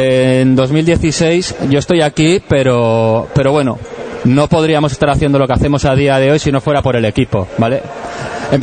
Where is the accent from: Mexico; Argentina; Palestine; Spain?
Spain; Pamplona, Navarre; also born or lived in Tenerife; Nací en el 77 en Tenerife, el año de las primeras elecciones generales democráticas de España. Y bueno, enseguida me fui al año siguiente a Pamplona, donde me crié, ¿vale? Allí estudié